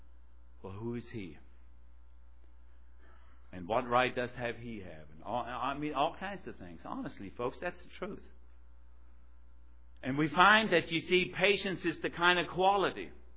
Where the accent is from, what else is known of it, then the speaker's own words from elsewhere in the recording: Germany; moved away as an adult; Those of you visitors that are here this morning, I'm born and raised in Germany. Came over here at the age of 19. I've been living here since then, off and on.